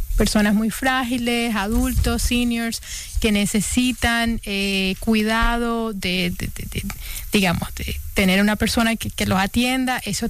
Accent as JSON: {"language": "Spanish", "town": "Barranquilla", "region": "Atlántico", "country": "Colombia", "moved": "yes", "said": "De Barranquilla, de la costa."}